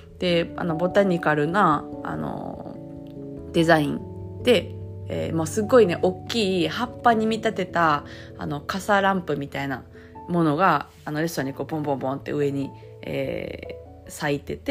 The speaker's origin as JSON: {"language": "Japanese", "region": "Osaka", "country": "Japan", "said": "大阪、私大阪出身ですけど"}